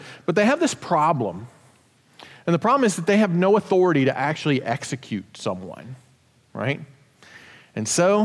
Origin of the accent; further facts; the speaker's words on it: Kentucky, United States; pert near done, as we used to say where I grew up in Kentucky.